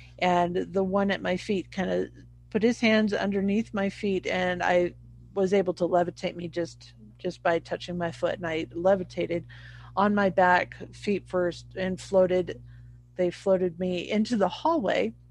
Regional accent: Montrose, Colorado, United States; This was in my hometown of Montrose, Colorado. I was 7 years old

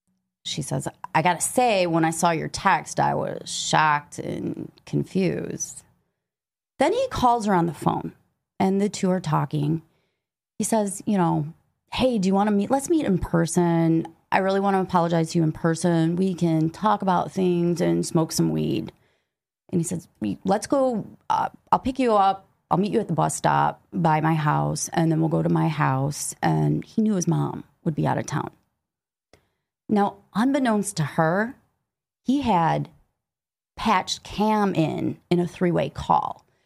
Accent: Michigan, United States; Canada's just literally, we're from Michigan. It's just like right

